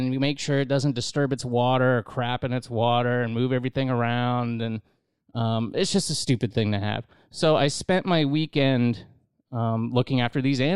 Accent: Indian Rocks Beach, Florida, United States; because I'm from Indian Rocks Beach, you know, just right down the road.

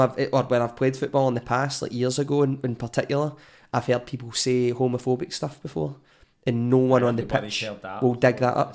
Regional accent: Scotland, United Kingdom; I'm Scottish pattern

